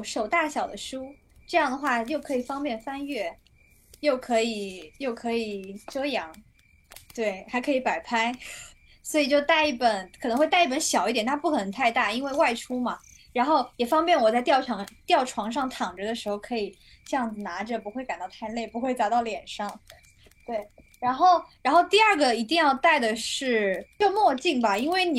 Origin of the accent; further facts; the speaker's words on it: Zhejiang, China; 就是在我们老家那边，因为我是浙江人嘛，然后我连我家那边，我当时也蛮清晰